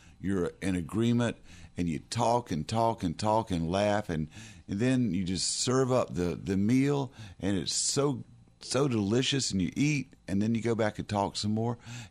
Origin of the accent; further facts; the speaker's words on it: Durham, North Carolina, United States; then growing up in North Carolina, in Durham, we had an awful lot